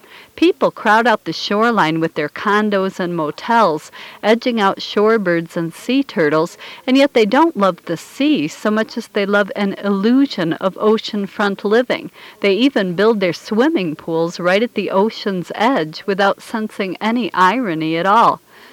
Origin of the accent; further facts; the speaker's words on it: Chicago, Illinois, United States; After growing up in Chicago, it's always nice to see cardinals.